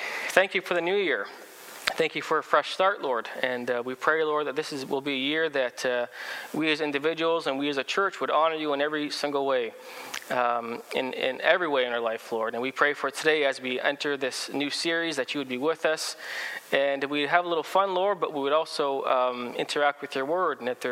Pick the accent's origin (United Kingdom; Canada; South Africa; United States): Canada; Ontario; I'm coming from Ontario